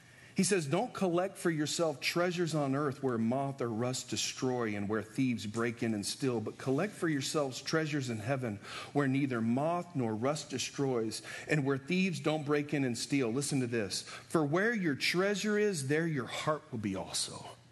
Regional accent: Texas, United States; I am from Texas and I want a truck. That's what guys do. I was the only guy in San Saba without one.

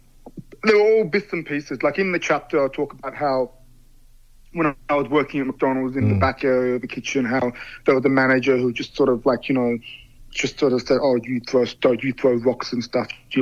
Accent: Sydney, New South Wales, Australia; even though Sydney, where I grew up in Western Sydney, is a very multicultural part of Australia, and the suburb that I was in, Parramatta area, is very multicultural, especially with Lebanese people.

